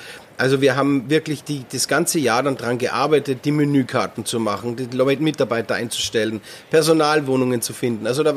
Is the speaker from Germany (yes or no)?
no; Austria; weil ich bin ja ein Österreicher.